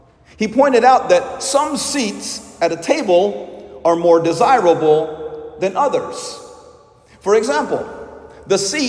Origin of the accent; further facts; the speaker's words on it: Little Rock, Arkansas, United States; Growing up in Little Rock, my family attended St. Teresa's Church.